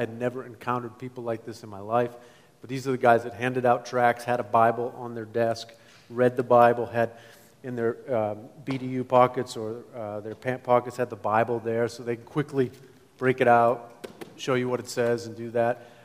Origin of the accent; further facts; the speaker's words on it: Massachusetts, United States; I grew up in Massachusetts, just outside of Boston. That was a great place to grow up, wonderful.